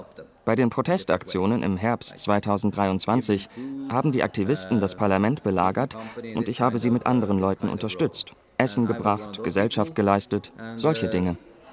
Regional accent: Nordland, Norway; also born or lived in Tromsø, Norway; Ich stamme aus dem Norden und bin zum Teil auf der Insel Dana in der Region Nordland aufgewachsen, zum Teil in Tromsø, der größten Stadt im norwegischen Norden. Ich bin Sami.

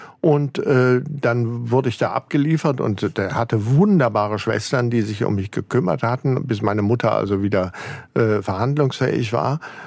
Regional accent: Frankfurt, Hesse, Germany; Meine Kindheit verlief in Frankfurt.

